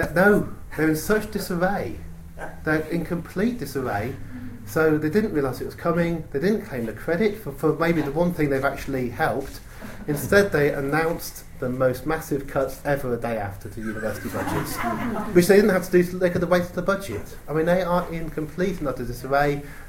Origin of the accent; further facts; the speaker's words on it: Oxford, South East England, United Kingdom; the constituency in which I grew up in Oxford East